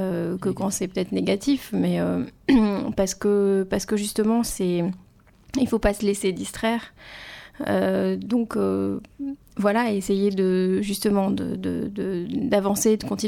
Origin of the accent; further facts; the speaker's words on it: France; je suis française